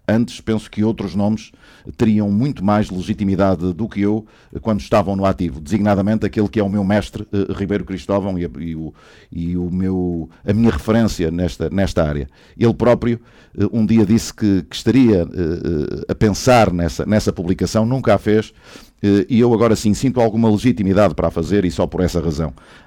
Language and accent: Portuguese; Póvoa de Varzim, Porto, Portugal; porque eu sou da Póvoa